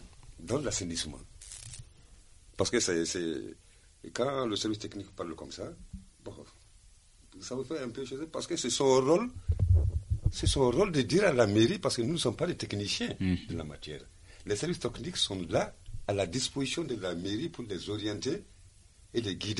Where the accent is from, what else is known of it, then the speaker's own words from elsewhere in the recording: Mali; Parce que nous, on est maliens. On a lutté pour être maliens. on est malien, on restera malien.